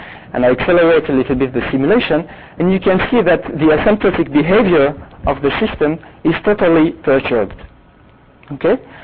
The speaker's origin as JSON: {"language": "English", "country": "France", "said": "So this is just to say that it's maybe because I come from France, I want to resist to the American influence"}